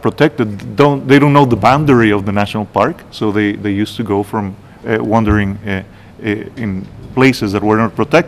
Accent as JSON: {"language": "English", "country": "Costa Rica", "said": "I come from Costa Rica, and we're very famous for our system of national parks."}